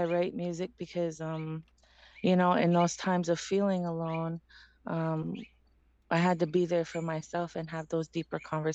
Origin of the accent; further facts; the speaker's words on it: Ontario, Canada; I am from Six Nations Reserve